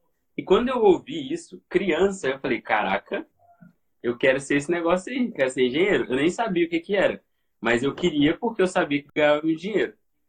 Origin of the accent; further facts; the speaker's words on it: Guarapari, Espírito Santo, Brazil; Eu sou do Espírito Santo, eu nasci em Guarapari.